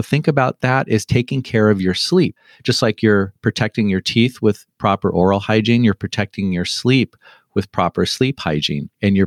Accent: Los Angeles, California, United States; I'm from Los Angeles. I had never been to the East Coast like this. I'd never been to New England.

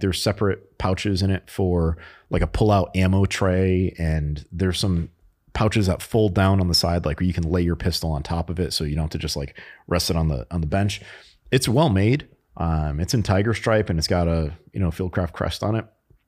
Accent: Bristol, Connecticut, United States; I still check out the Bristol Press, which is the newspaper from my hometown, childhood home.

